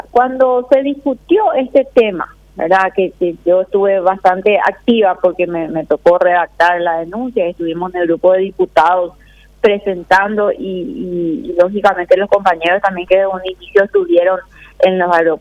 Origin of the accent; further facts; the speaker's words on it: Paraguay; nos merecemos como ciudadanos paraguayos